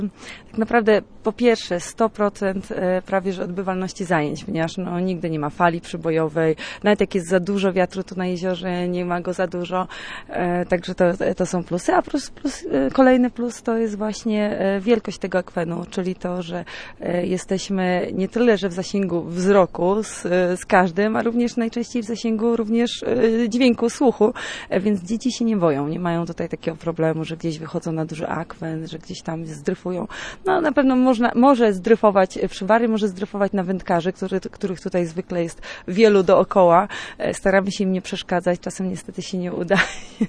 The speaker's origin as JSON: {"language": "Polish", "town": "Mrągowo", "region": "Warmian-Masurian Voivodeship", "country": "Poland", "said": "No ja akurat pochodzę nie z Chwaszczyna, a z Mrągowa, z Mazur."}